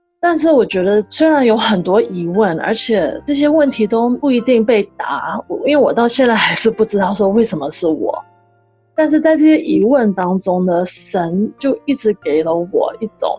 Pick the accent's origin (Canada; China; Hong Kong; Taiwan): Canada; 我妈妈是从台湾来，我爸爸香港，然后我在这边生的，所以我就从小在加拿大长大的。